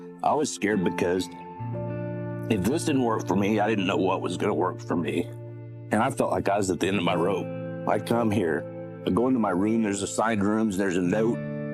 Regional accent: Wyoming, United States; I grew up in Wyoming. My grandpa was in World War II.

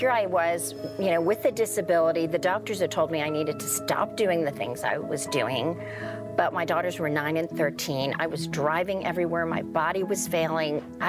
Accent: India; born there; I was born in India, and I got polio when I was 3 months old.

